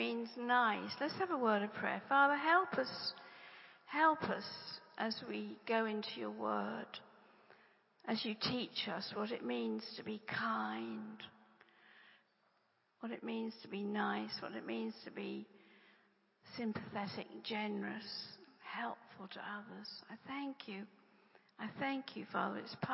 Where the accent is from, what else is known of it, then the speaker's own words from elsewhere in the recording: England, United Kingdom; Rod's American and I'm English, and we're in a marriage covenant of England and America.